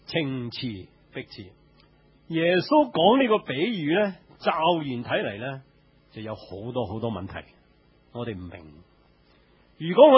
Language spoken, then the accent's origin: Cantonese; China; 我哋中國人咧就叫自尊，為咗我自尊，我唔會問。